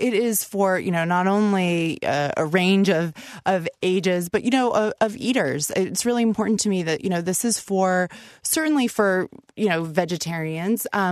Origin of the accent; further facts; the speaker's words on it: California, United States; And then I'm originally from California. So there are things that I grew up with, things like artichokes in the book as well.